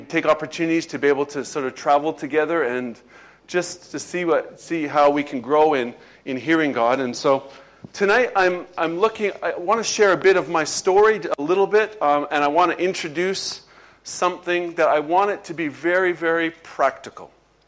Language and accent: English; Lethbridge, Alberta, Canada; now in Lowestoft, United Kingdom; And we became part of the Lowestoft Church about 3 years ago, but I'm originally from Canada. There you go. We're starting a small revival here. We're just going to bring one more Canadian every week. And so, but I grew up, had the privilege of growing up in a church in Lethbridge